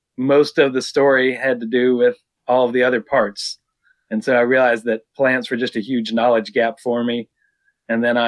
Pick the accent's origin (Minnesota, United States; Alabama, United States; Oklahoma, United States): Alabama, United States; I grew up on Shades Mountain in just south of Birmingham, on sandstone outcrops